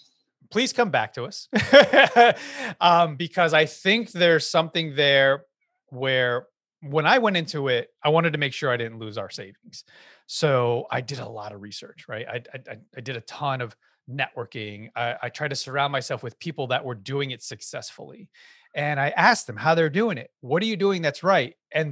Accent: Yonkers, New York, United States; So I'm a Filipino American. I was born and raised in Yonkers. I like to say it's the Bronx because we were literally on the border and, in the projects.

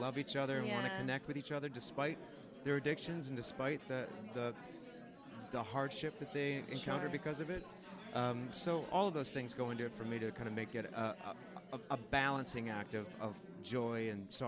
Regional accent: Saginaw, Michigan, United States; At a men's store in my hometown, Saginaw, Michigan.

